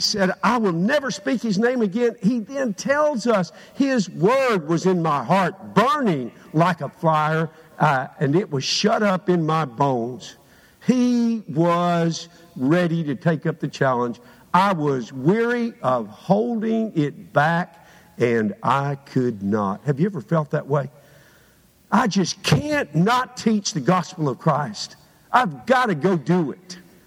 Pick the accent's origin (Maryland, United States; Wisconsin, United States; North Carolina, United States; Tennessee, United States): Tennessee, United States; I'm from Perry County. When a group of us from Perry County get together, we would talk in such strange ways and have such dumb stories